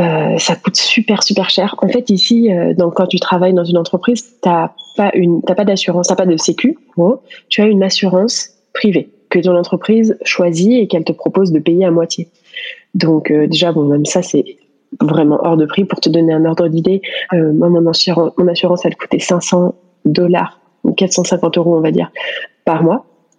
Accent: France; je me suis dit, en tant que bonne française, tu vois

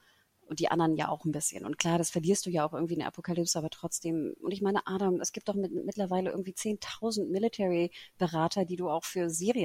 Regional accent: Singapore; mein Bruder und ich, als wir Kinder waren, wir sind ja ne, in Singapur natürlich groß geworden.

